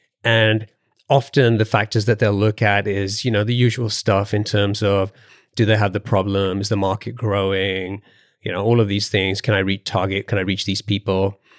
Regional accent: United Kingdom; now in United States; I'm the British guy who's now here in the US, although I'm American now as well, so I have to play up both sides of the Atlantic now.

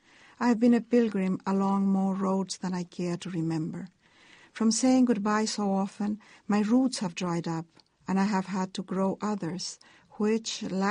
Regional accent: Chile; now in Northern California, United States; much thought, nowhere, or Latin America, or maybe, in my heart, I'm Chilean. Today, however, I say I am an American, not simply because that's what my passport verifies

